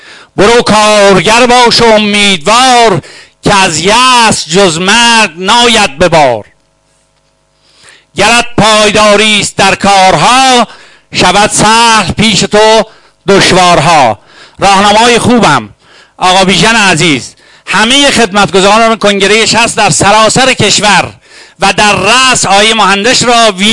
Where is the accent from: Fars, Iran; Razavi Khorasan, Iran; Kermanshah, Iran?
Fars, Iran; Firuzabad; born there; در شهر فیروزآباد که زادگاه من است